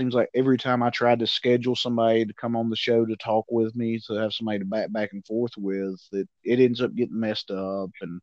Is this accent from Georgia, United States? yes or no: yes; Cartersville, Georgia, United States; So I'm from Cartersville, so that's a good